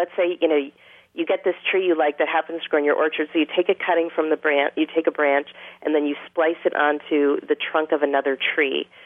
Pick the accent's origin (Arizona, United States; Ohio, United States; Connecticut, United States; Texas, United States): Connecticut, United States; I grew up in Connecticut and, you know, ate apples my entire childhood